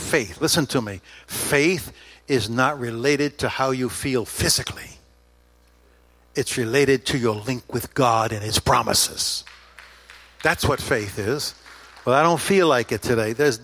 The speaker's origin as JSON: {"language": "English", "town": "New York City", "region": "New York", "country": "United States", "tie": "born or raised there", "said": "I was raised in New York City. I went to school in New York City, in Manhattan. And, you know, we have a little attitude in that city."}